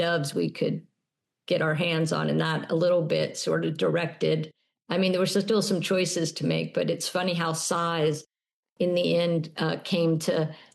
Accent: Miami, Florida, United States; I grew up in Miami in a very sort of, I mean, I was taking pictures

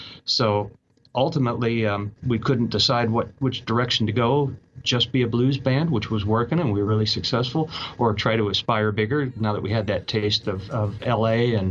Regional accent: Chicago, Illinois, United States; I mean, I'm from the Chicago area, and Chicago, of course, is a music city big time with the blues and everything.

